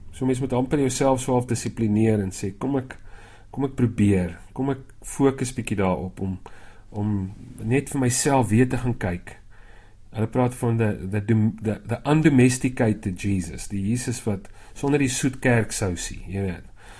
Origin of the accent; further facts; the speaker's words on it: Free State, South Africa; En ek's 'n Vrystater, so ons sê jy weet, ek praat die national language of South Africa, broken English